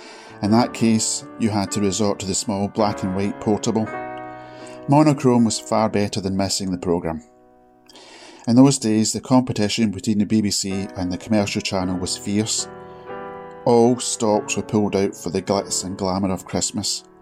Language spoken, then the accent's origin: English; Johnstone, Scotland, United Kingdom; from Johnston in Scotland.